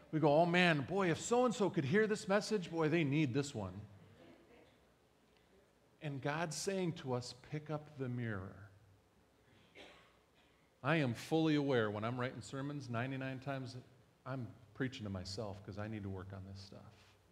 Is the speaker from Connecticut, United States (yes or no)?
no; Jenison, Michigan, United States; When I grew up in Jenison, if you mowed your lawn on Sunday, boy, would the neighbors talk.